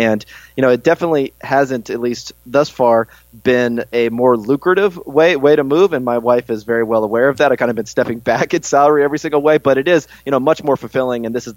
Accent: California, United States; I grew up in California, went to school out in Berkeley.

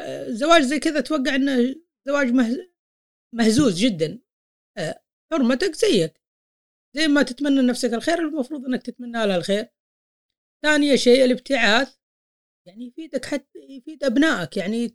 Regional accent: Saudi Arabia; المجتمعات حقتهم ما هي يعني داخلة في بعض زي عندنا في السعودية

